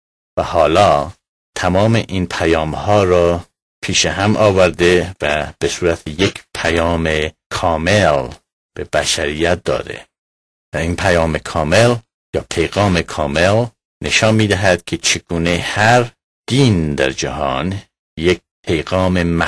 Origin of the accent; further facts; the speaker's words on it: Iran; moved away as an adult; now in United States; من از ایران به آمریکا آمدم که درسم را تمام کنم